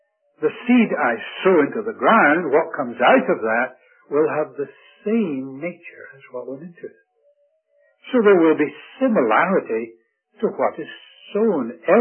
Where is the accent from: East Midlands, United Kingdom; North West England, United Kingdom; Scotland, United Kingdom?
Scotland, United Kingdom; as I grew up in Scotland where everybody is pink and white